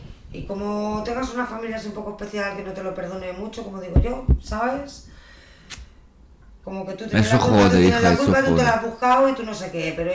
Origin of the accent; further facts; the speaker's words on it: Spain; Y yo que soy española, que no me voy a ir a ningún lado